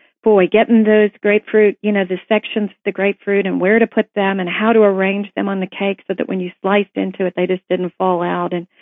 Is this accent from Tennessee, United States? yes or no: yes; Tennessee, United States; I was not raised on it growing up in Tennessee